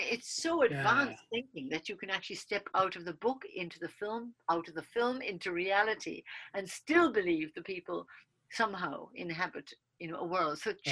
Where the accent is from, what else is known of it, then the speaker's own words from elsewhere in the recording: Cork, Munster, Ireland; You know, I was brought up in Cork